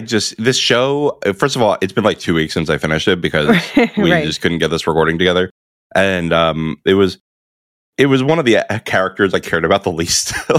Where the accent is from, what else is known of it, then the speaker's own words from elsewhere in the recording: New York, United States; Maybe I'm extra sensitive to it as a New Yorker, but I was a little thrown off by that.